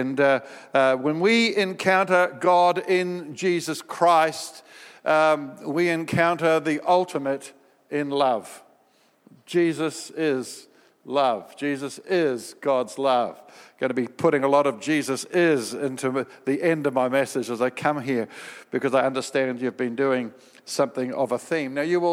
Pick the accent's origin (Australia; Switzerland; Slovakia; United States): Australia; And yes, I am an Aussie, so you better own me.